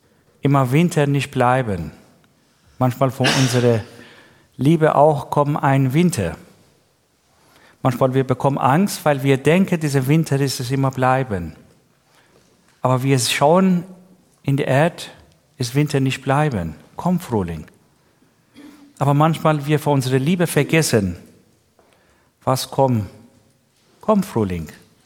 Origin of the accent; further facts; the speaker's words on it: Iran; Für viele Menschen aus dem Iran beginnt jetzt das neue Jahr. Ich komme auch aus dem Iran.